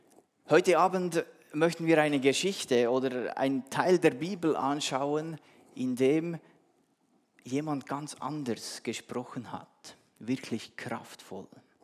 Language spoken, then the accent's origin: German; Adelboden, Bern, Switzerland; Ich bin in Adelboden groß geworden.